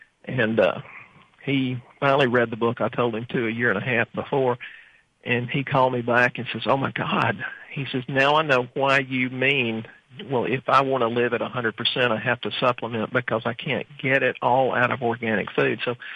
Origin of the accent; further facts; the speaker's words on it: Texas, United States; Now, keep in mind, we're from Texas.